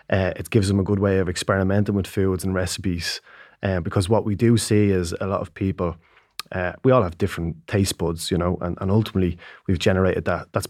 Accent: Ireland; that's generally, culturally, that's what we do as Irish.

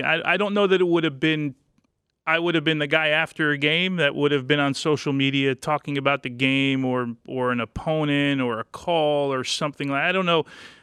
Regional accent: Kearny, New Jersey, United States; Yeah, I mean, I was a kid from New Jersey. I fought my way out of Kearney

